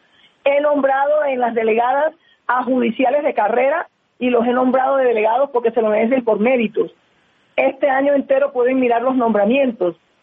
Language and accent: Spanish; Barranquilla, Atlántico, Colombia; muy cercana a la Casa Char porque soy de Barranquilla. Y yo trabajo en Bogotá